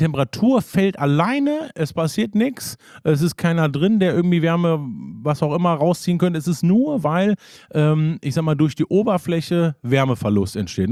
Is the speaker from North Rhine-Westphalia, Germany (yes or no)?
yes; Hagen, North Rhine-Westphalia, Germany; Ich war einmal in der Saunalandschaft und da haben die einen Schwimmteich gehabt in meiner Heimat Hagen.